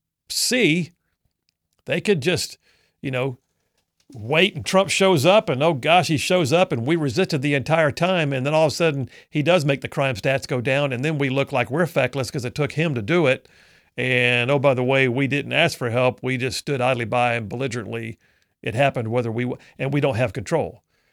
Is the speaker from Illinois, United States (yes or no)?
no; Birmingham, Alabama, United States; That's near and dear to my heart. I did a lot of my growing up in Birmingham and Jefferson County.